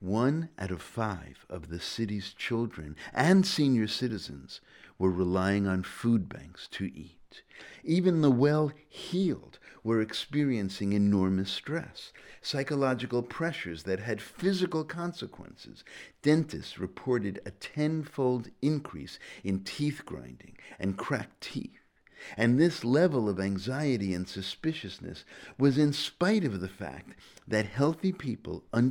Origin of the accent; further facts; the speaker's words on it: New York City, New York, United States; I was born and raised in New York, and until recently, I had never lived anyplace else.